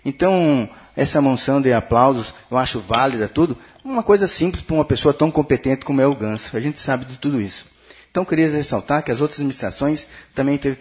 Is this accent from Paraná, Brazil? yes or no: yes; Corbélia, Paraná, Brazil; porque sou morador e nasci em Corbélia. Então, não sou outro que pouco tempo que estou em Corbélia, mas nasci aqui.